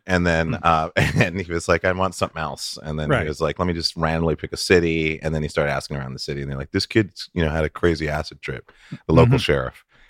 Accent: Montana, United States; moved away as an adult; I grew up in Montana. I'm a lot older than everybody here. Sorry, guys, but I grew up in the '60s in Montana.

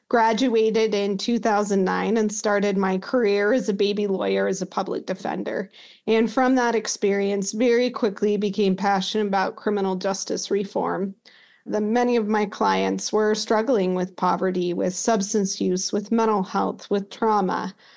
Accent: Utah, United States; I grew up in Utah. My mother grew up in rural Utah.

